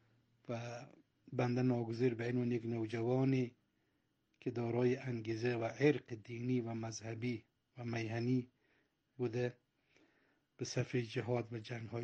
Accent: Balkh, Afghanistan; ، رستازاده ای که در یکی از قصبات دوردست ولایت بلخ به دنیا آمدم و دوران کودکی را در همون رستایی که متولد شدم گذراندم و الفبای سواد سنتی و مکتب خانه‌ای را هم از همونجا آموختم

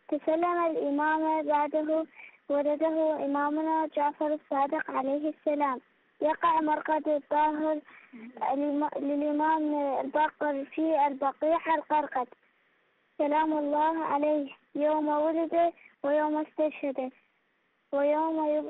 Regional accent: Iraq; من العراق.

